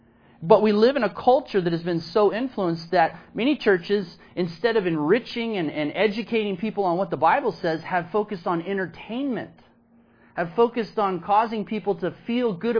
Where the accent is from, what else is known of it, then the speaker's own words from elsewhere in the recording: Texas, United States; I know this because I grew up in Texas and have, you know, been in the South for a long period of time.